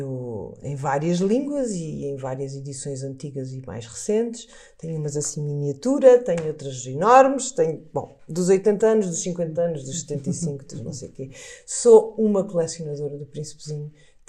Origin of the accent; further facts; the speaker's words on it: Azores, Portugal; E eu, pronto, cresci nos Açores com tanta coisa bonita à minha volta